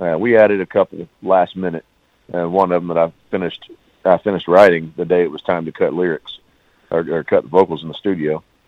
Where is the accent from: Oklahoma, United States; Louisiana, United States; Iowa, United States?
Oklahoma, United States; is from Atoka, Oklahoma, and I'm from Oklahoma as well.